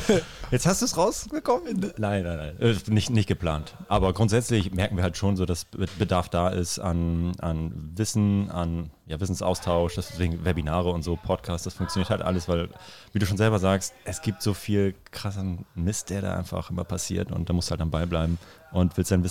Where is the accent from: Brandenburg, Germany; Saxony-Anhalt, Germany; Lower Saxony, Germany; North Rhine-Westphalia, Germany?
Lower Saxony, Germany; Lüneburg; Ich komme aus dem Norden, Lüneburg